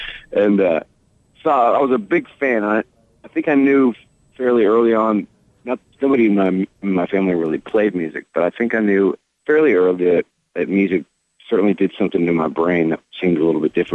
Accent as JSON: {"language": "English", "town": "The Woodlands", "region": "Texas", "country": "United States", "tie": "born or raised there", "also_born_or_lived": "Houston", "said": "Well, I grew up in Houston, and we moved out to the Woodlands when I was about 8, back when it was still the woods."}